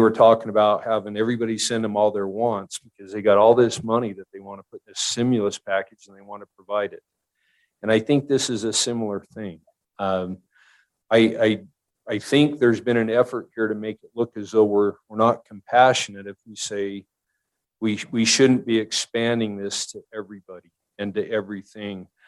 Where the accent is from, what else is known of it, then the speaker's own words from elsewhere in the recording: Evanston, Wyoming, United States; from Evanston, Wyoming, and I am glad to be here with you today.